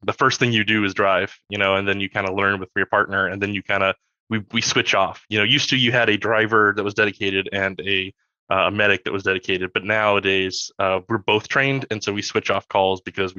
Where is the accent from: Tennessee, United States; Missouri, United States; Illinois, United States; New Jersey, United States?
Tennessee, United States; Chattanooga; there was a big tornado that came through my hometown of Chattanooga, Tennessee.